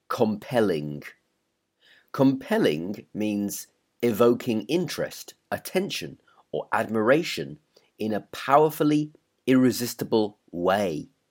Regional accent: United Kingdom; all about, well, being British, the advantages, the disadvantages, and generally what life is like being a British person. Hopefully you find them quite interesting and you can compare how I live my life with how you live yours.

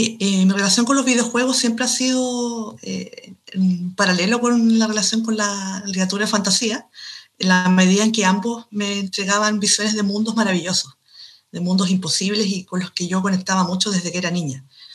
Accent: Chile; soy escritora de Chile, un país de Sudamérica.

